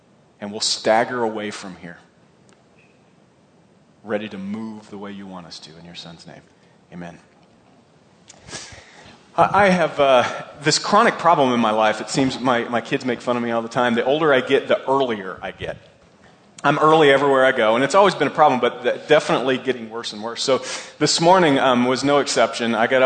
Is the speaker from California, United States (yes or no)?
no; Ellettsville, Indiana, United States; I grew up in Ellettsville, and I haven't been around Ellettsville for a while